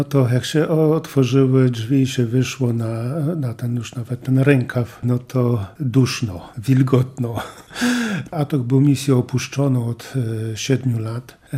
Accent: Węgrów, Masovian Voivodeship, Poland; Ja pochodzę z parafii Węgrów.

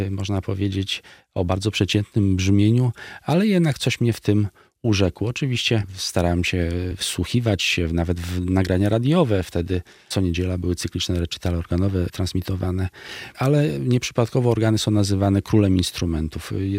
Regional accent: Bielsk Podlaski, Podlaskie Voivodeship, Poland; zdałem do szkoły muzycznej w Białymstoku, bo pochodzę z Bielska Podlaskiego

